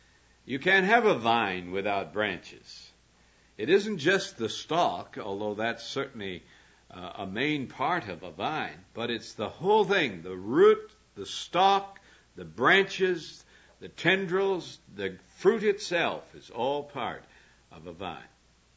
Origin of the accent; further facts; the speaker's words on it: Montana, United States; I grew up in Montana, where all you have is sheep. And I had never seen a vineyard before I came to California